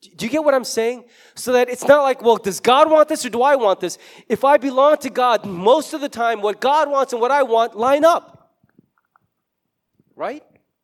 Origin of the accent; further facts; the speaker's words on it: Chicago, Illinois, United States; also born or lived in South Korea; I get it, but guess what? I was born in South Korea. What am I doing in Chicago? That wasn't my choice.